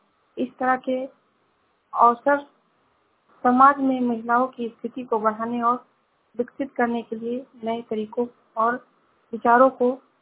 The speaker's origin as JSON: {"language": "Hindi", "town": "Shravasti", "region": "Uttar Pradesh", "country": "India", "said": "मैं जिला श्रावस्ती से हूँ।"}